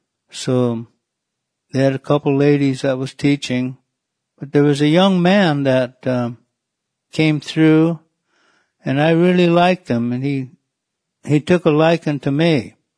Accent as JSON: {"language": "English", "region": "California", "country": "United States", "said": "I'm from the Karuk tribe in Northern California along the Klamath River. It's in between Wairika and Eureka in Northern California."}